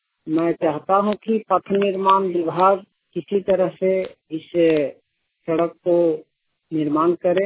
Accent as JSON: {"language": "Hindi", "town": "Uchcha", "region": "Jharkhand", "country": "India", "said": "ग्राम post उच्चा थाना थाना विष्णुगढ़ जिला हजारीबाग का निवासी हूँ। यह इलाका बहुत ही पिछड़ा हुआ इलाका है।"}